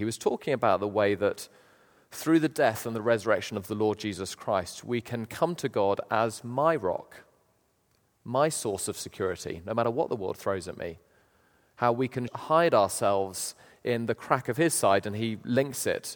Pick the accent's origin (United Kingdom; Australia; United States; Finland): United Kingdom; So our translators do their best job with the word truly, which is a little bit tepid, but we are British after all.